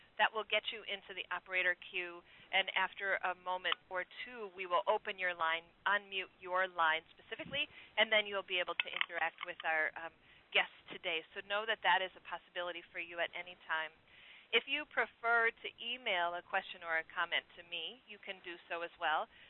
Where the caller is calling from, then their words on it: Duluth, Minnesota, United States; I am calling from the Duluth Praxis office in Minnesota